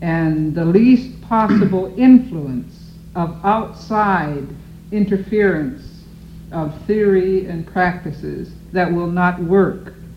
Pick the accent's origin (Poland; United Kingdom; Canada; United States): United States; Again, as an Indian, I can tell you that my education, even as irrelevant as it is to the community, has been helpful to Indian people.